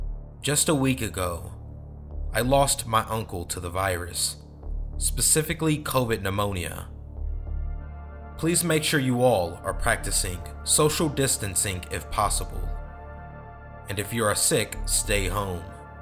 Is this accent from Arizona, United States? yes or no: no; Ohio, United States; I grew up in Ohio in the 70s, and me and my childhood friend Joe were outside all the time.